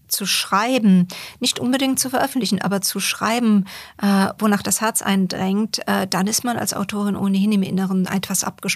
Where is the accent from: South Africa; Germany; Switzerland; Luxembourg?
Germany; Bamberg, Bavaria; Und der wohnte und wohnt gar nicht so weit von uns entfernt, hier in Bamberg, wo ich aufgewachsen bin.